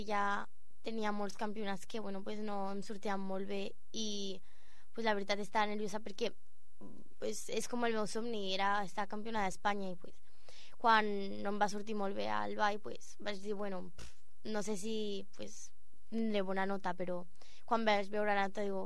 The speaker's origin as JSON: {"language": "Catalan", "country": "Bulgaria", "second_language": "Catalan", "lives_now": "Spain", "said": "jo sóc de Bulgària"}